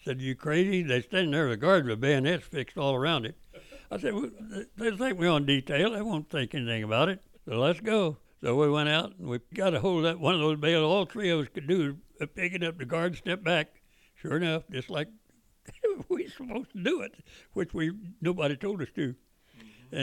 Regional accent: the South, United States; because I was raised in the Bible Belt, Baptist back there.

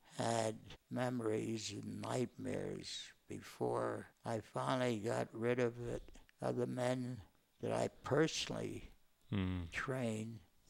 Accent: United States; born there; I was proud to be an American citizen.

